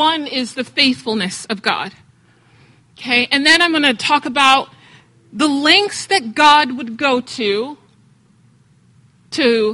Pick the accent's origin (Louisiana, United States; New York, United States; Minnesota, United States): New York, United States; but I'm from New York, so I talk fast.